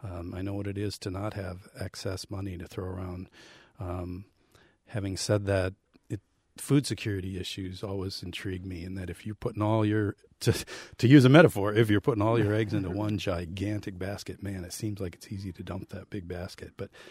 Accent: New Auburn, Wisconsin, United States; about my hometown of New Auburn

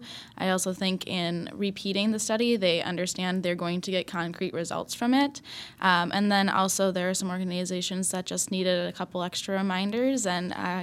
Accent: La Crosse, Wisconsin, United States; So I grew up in La Crosse. So I've been in and out for 26 years now.

